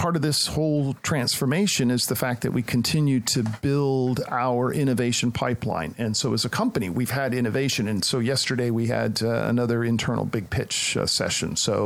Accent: Edina, Minnesota, United States; I grew up in Minneapolis, Minnesota, a suburb called Edina. And in my high school, everyone was Scandinavian, right?

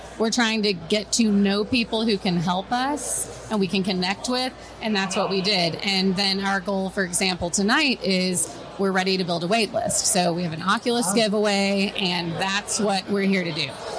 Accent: Longview, Texas, United States; we're originally from Texas. I live in our hometown of Longview.

